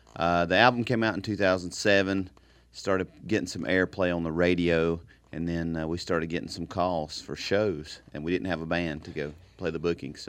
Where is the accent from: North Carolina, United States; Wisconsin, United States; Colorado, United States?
North Carolina, United States; Brevard; We're from Brevard, North Carolina, up in the western part of the state, land of the waterfalls.